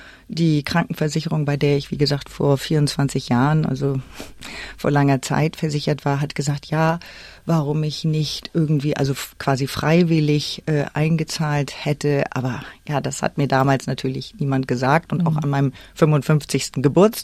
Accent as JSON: {"language": "German", "region": "Northern Germany", "country": "Germany", "said": "ich als Norddeutsche, das ist natürlich es ist wirklich schon, Deutschland ist einfach mein Zuhause. Dort kenne ich mich aus, dort bin ich geboren"}